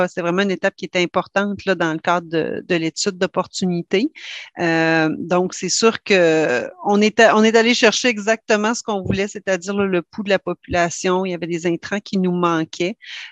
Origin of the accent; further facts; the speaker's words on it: Quebec, Canada; born there; je réside sur la Côte-Nord, je suis née sur la Côte-Nord